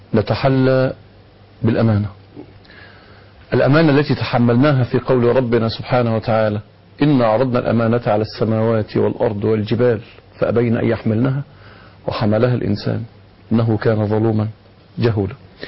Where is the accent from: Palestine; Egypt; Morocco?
Egypt; بيننا كمصريين